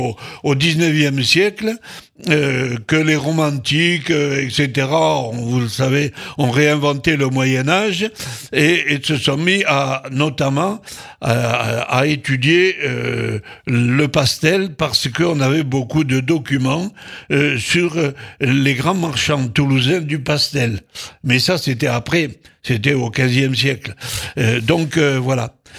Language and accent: French; Southern France, France; j'ai le droit de parler en tant que méridional